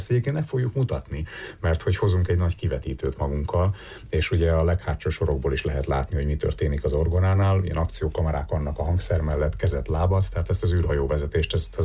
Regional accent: Hungary; Nekem magyarként ez nagy lecke volt oda át.

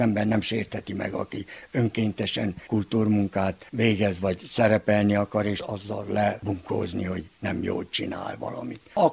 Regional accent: Odorheiu Secuiesc, Harghita, Romania; Diákkoromban úgy megszerettem Székelykeresztúrt, különben udvarhelyi vagyok. Oda érdekes módon nem kívánkoztam annyira, bár a gyerekkorom egy része ott telt

